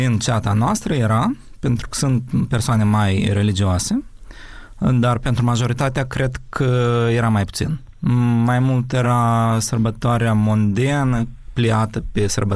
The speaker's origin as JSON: {"language": "Romanian", "country": "Ukraine", "second_language": "Romanian"}